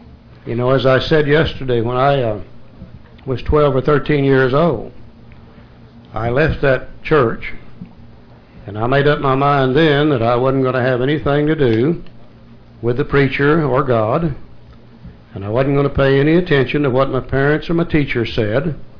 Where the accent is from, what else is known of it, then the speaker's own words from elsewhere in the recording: Tulsa, Oklahoma, United States; born there; I was born in Tulsa, Oklahoma too.